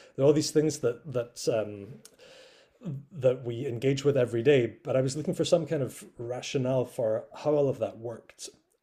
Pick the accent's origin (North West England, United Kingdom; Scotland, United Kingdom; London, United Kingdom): Scotland, United Kingdom; so I come from Scotland. I grew up in a Presbyterian denomination.